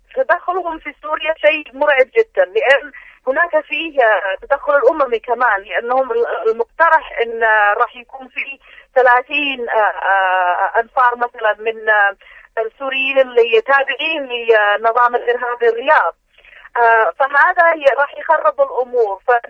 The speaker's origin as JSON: {"language": "Arabic", "country": "Yemen", "said": "نفس الشيء عندنا في اليمن مثلا"}